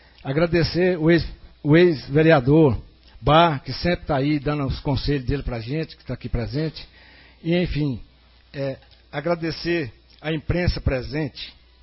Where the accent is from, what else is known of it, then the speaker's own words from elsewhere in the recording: Cristalina, Goiás, Brazil; born there; now in Anápolis, Brazil; Mas lá na minha cidade, lá em Cristalina, onde que eu nasci, a gente sempre mexeu com política.